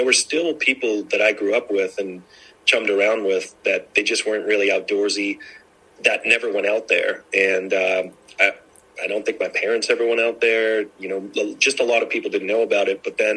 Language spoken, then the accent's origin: English; Bridgewater, Massachusetts, United States; I grew up in Bridgewater from approximately 1974 to about 1994. I was there. I'm a graduate of Bridgewater Rainham, class of 1992